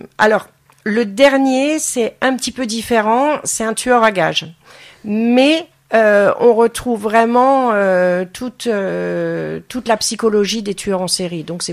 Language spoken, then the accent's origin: French; Charleville-Mézières, Grand Est, France; born there; je suis née à Charleville-Mézières dans les Ardennes et j'étais adolescente pendant la période criminelle de Michel Fourniret